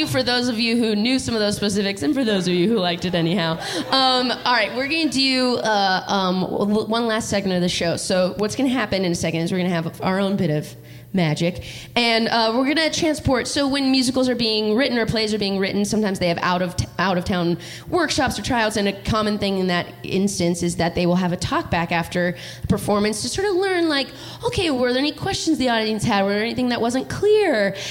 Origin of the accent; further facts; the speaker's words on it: California, United States; Wow, did you know we're both from Southern California?